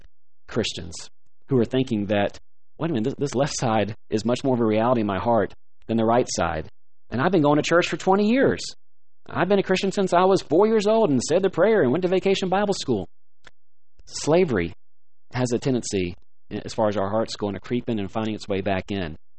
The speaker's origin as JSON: {"language": "English", "town": "Atlanta", "region": "Georgia", "country": "United States", "tie": "born or raised there", "said": "I grew up in Atlanta, the South, okay? The capital of the South."}